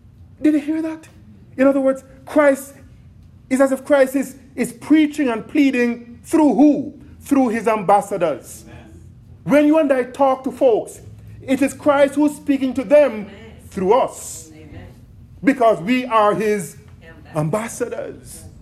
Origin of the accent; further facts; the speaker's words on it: Jamaica; now in United States; and I can talk about my home country, Jamaica, we have an embassy here in the United States.